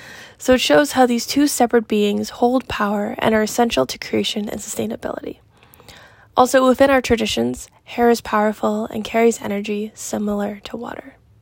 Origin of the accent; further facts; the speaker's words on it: Tyendinaga Mohawk Territory, Ontario, Canada; now in Toronto, Canada; from Tananega Mohawk Territory. I am a multidisciplinary artist working in Toronto